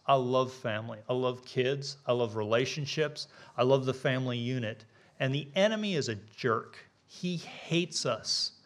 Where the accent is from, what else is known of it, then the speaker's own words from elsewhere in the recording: Montana, United States; I'm from Montana, which is a large state in the northern central part of the United States on the Canadian border.